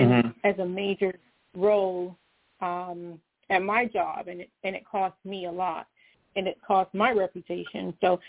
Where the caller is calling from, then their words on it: Fort Lauderdale, Florida, United States; in South Florida, Fort Lauderdale, Florida.